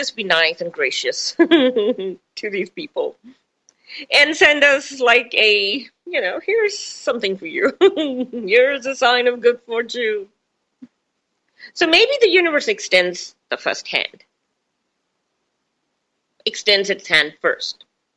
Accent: India; I mean, I grew up in India

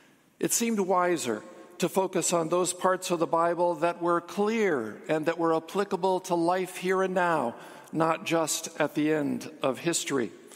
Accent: Los Angeles, California, United States; Growing up in Los Angeles in the 1960s and 70s, I was exposed to a great deal of preaching about the end of the world.

